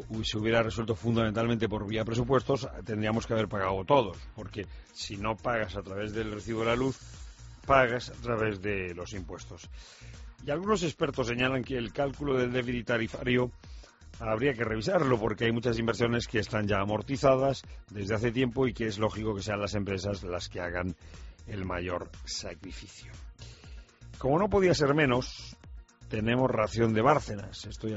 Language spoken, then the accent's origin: Spanish; Spain